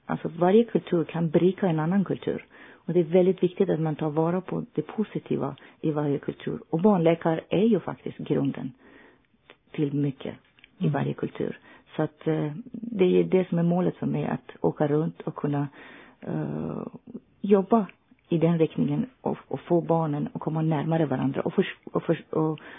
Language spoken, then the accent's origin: Swedish; Iran; Ja, jag har eftersom jag är från södra Iran och uppvuxen vid havet och så har jag en nära relation till naturen och båtar.